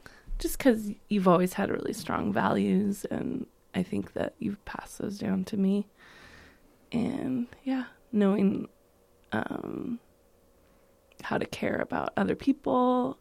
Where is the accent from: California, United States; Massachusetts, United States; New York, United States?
California, United States; Newport Beach; I grew up in Newport Beach, California.